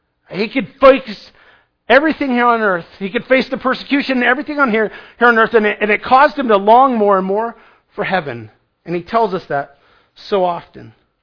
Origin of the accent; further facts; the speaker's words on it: United States; And I have to think, as an American, we get super comfortable here on earth.